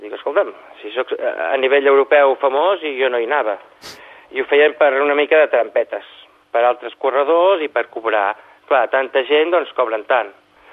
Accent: Catalonia, Spain; also born or lived in Argentina; Jo, a veure, soc català i argentí

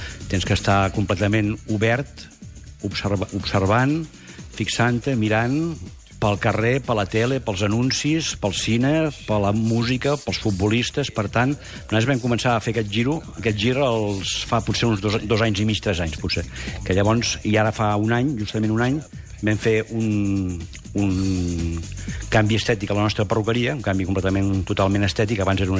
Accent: Sant Llorenç de Morunys, Catalonia, Spain; Jo sóc fill de barbers, sóc net de barbers, sóc fill de Sant Llorenç de Morunys, el meu pare era barber, el meu avi era barber.

